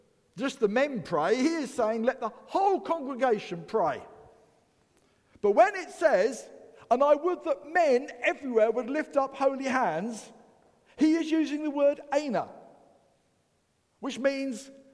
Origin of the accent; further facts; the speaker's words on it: England, United Kingdom; Because I was brought up in England.